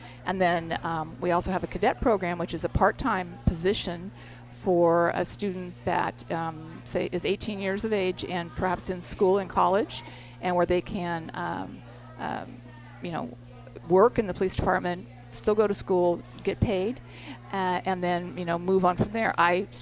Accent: San Anselmo, California, United States; I grew up here. I grew up in San Anselmo, so I remember the courthouse, going to the courthouse as a little kid.

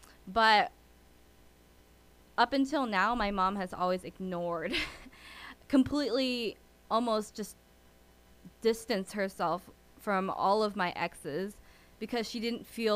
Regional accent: United States; born there; In fact, I'm Vietnamese American, I should say. I was born here, so I was born a citizen, and both of my parents actually immigrated from Vietnam during the Vietnam War.

